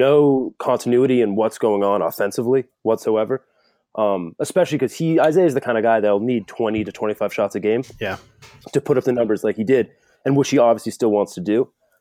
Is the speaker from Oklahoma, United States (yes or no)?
no; Boston, Massachusetts, United States; And maybe I'm from Boston as well, so I have some Celtics takes that can be mixed in.